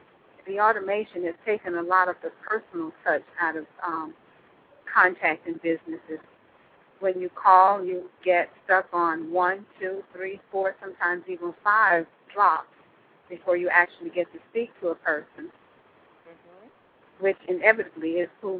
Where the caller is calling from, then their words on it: Stockbridge, Georgia, United States; I'm calling from Stockbridge, Georgia.